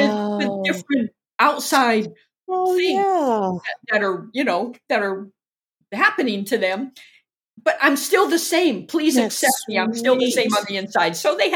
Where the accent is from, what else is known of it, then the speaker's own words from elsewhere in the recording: California, United States; my cousin and I grew up together in Southern California